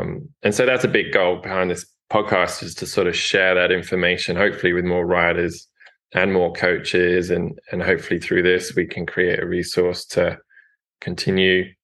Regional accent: England, United Kingdom; I'm English

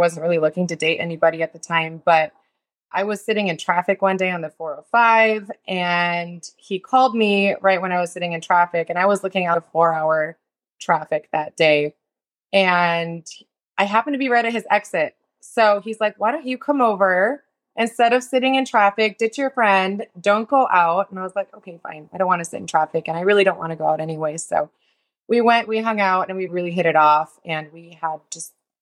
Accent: Minnesota, United States; born there; I was born in Minnesota and I was cultured, but not in regards to the Middle East.

